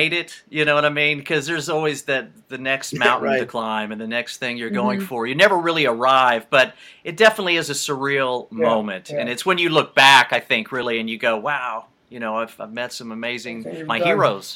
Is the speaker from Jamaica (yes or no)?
no; United States; No, I'm from the States.